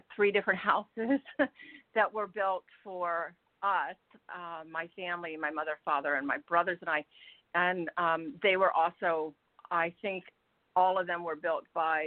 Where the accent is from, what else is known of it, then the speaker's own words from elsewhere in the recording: Maryland, United States; I was born in a small town in Maryland, northwest of Washington, D.C. Yes. And I grew up in a beautiful stone home.